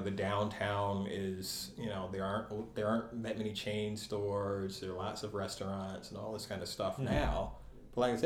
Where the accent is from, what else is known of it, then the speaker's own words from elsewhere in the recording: Asheville, North Carolina, United States; I'm from Asheville, North Carolina. And usually when I say that, people are always like, oh, Asheville's such a cool place. And I'm like, well, yeah, it is now.